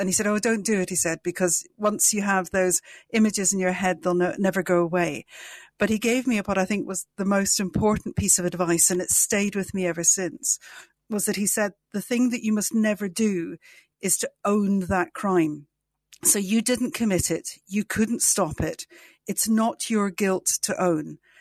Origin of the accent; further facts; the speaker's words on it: Inverness, Scotland, United Kingdom; accent: anglicized Scottish; is the part of Scotland that I'm from allegedly has the clearest spoken English. And that's because I was born in Inverness, which is in the Highlands.